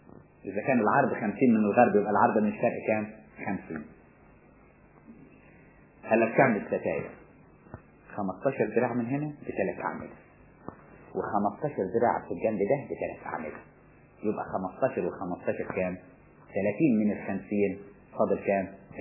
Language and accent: Arabic; Upper Egypt, Egypt; انا كنت افتكرها زمان وانا صغير، حتى عندنا في الصعيد